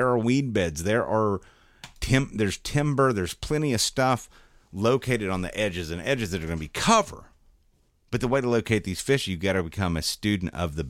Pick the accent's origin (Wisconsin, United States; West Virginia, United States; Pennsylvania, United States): West Virginia, United States; Well, by God, son, I'm from West, by God.